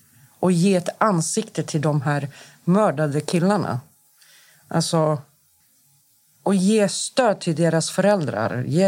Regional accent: Rinkeby, Stockholm County, Sweden; Jag är uppvuxen i Rinkeby. Jag kommer från förorten.

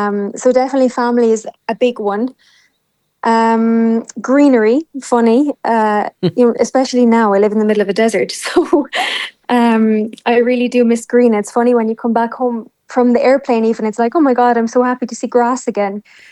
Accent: Ireland; moved away; I think honestly, growing up in Ireland, we're very sheltered to it all.

